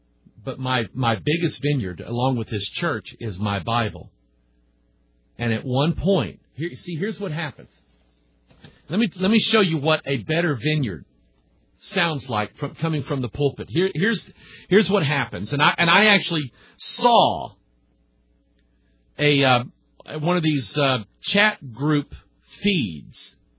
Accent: United States; Anyway, I love being an American. I really do. I love my country.

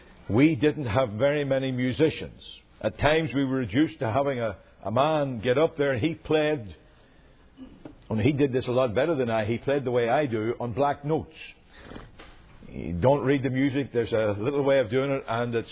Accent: Northern Ireland, United Kingdom; I grew up in Northern Ireland, as you know. And I grew up in a little church called Mount Marion.

